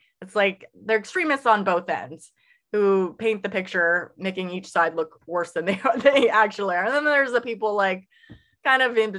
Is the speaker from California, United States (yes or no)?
yes; California, United States; also born or lived in Seattle; now in Maryland, United States; Because I grew up in California and then also lived in Seattle area, I grew up in fairly liberal bubbles.